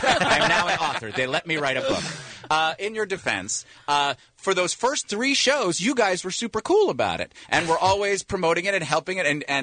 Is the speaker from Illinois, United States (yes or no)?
no; New York, United States; I'm from New York. Mm-hmm. This is how I am.